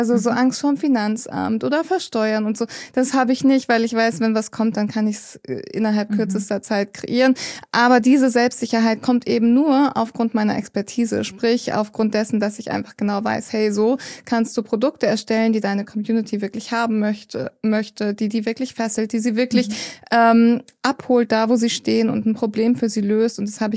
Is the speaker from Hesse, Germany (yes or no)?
no; Kiel, Schleswig-Holstein, Germany; 28 Jahre jung. Ich komme aus Kiel, komme auch gebürtig dort her und werde jetzt in Zukunft mehr in Portugal sein als in Kiel.